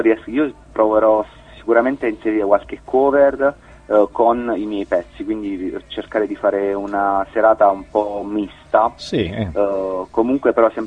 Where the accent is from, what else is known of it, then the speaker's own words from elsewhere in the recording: Apulia, Italy; dalla Puglia, spero proprio dal mio paese, quindi dalla mia zona, dalla provincia di Foggia